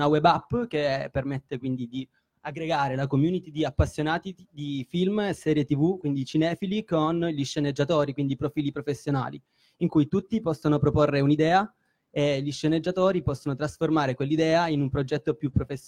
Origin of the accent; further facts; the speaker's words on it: Lecce, Apulia, Italy; sempre da Lecce.